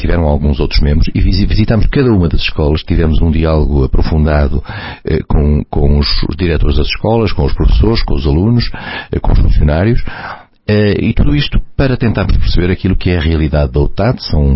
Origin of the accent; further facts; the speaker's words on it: Vila Real, Portugal; É a minha preocupação, como vila-realense, e como português também, digamos em geral, mas como vila-realense em particular